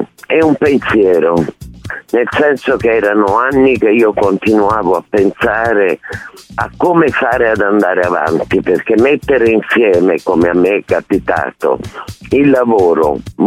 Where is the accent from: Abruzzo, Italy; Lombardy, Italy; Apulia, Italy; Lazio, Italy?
Lazio, Italy; Rome; also born or lived in Naples; perché io ho vissuto sempre a Roma, ma sono nata a Napoli.